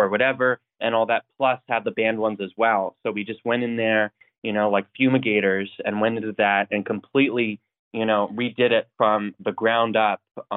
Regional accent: Coeur d'Alene, Idaho, United States; I grew up in Idaho, North Idaho, and Coeur d'Alene, if anyone knows where that is

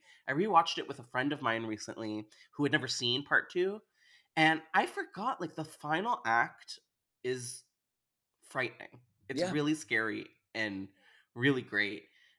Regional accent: Canada; I'm Canadian. I live in Toronto, Canada.

